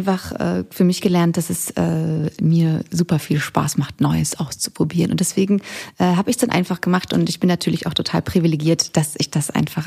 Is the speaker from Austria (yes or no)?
no; Munich, Bavaria, Germany; Ich komme aus München eigentlich.